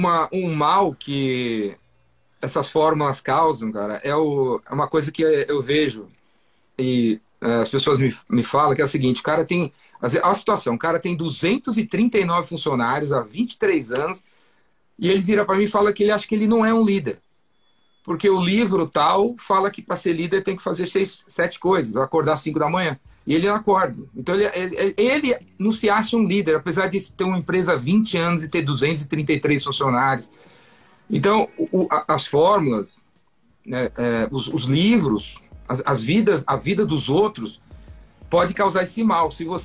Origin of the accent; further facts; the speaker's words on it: São Paulo, Brazil; Meu diferencial é que eu nasci em Pirituba. E eu fiquei 12 anos na favela.